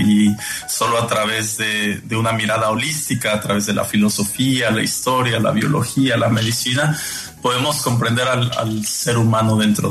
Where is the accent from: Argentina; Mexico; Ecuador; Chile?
Mexico; siempre es difícil escribir de ella, especialmente como mexicano